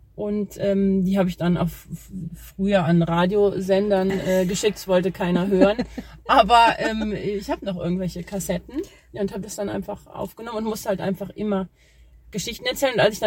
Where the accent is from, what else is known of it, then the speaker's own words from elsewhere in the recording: Sankt Augustin, North Rhine-Westphalia, Germany; now in Rhineland-Palatinate, Germany; Ja, ich komm aus St. Augustin und genau.